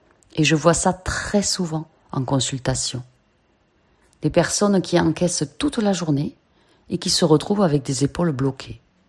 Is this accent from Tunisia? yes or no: no; Southern France, France; accent: Southern French; c'est la mienne, avec mon petit accent du Sud.